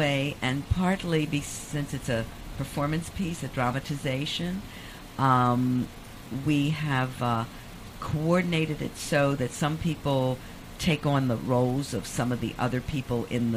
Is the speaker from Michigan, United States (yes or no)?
no; Baltimore, Maryland, United States; when I grew up in Baltimore, I didn't realize how Southern we were.